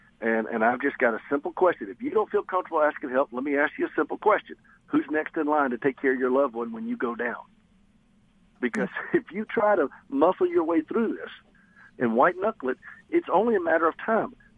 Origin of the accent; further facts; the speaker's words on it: the South, United States; Now, I'm from the South, so I talk like that. This is how I really talk, y'all.